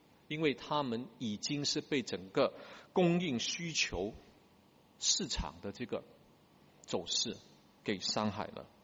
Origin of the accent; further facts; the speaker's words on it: Singapore; 我们新加坡人